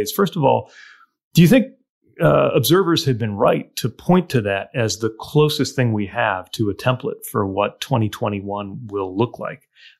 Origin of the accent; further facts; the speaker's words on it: South Bend, Indiana, United States; That's right. Yeah, right in South Bend, in my hometown.